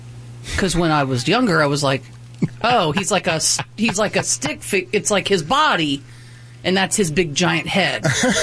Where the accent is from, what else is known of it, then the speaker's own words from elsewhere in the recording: Batesville, United States; most of my life, we didn't have a lot of fast food in my hometown of Batesville, but we did have a Kentucky Fried Chicken, and we had a Hardee's.